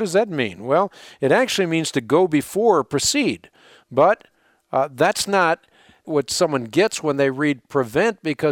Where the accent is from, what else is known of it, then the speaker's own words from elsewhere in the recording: Netherlands; born there; English is a second language; Now, I happen to be born in Holland. So, until I learned English, an English translation of the Bible wouldn't have been of any use to me at all.